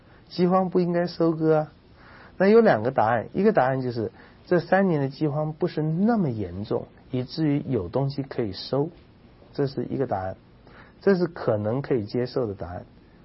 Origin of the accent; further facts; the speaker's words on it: China; 全世界都有，我们中国人都有